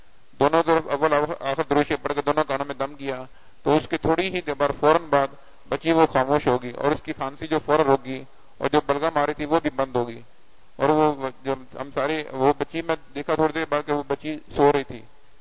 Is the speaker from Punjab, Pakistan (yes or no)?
yes; Okara, Punjab, Pakistan; میں اوکاڈا سے ہوں.